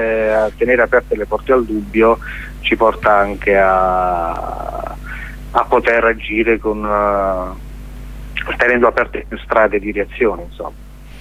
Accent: Basilicata, Italy; Io sono lucano, in Basilicata tutta la popolazione è molto cosciente dei danni

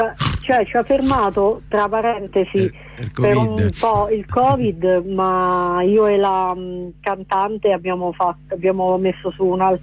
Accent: Teramo, Abruzzo, Italy; Cioè, noi siamo proprio di Teramo, però nella provincia

